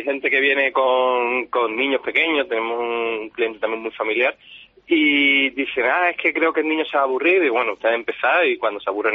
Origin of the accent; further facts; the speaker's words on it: Seville, Andalusia, Spain; todos los guías que formamos el equipo de Feel the City somos gente local de Sevilla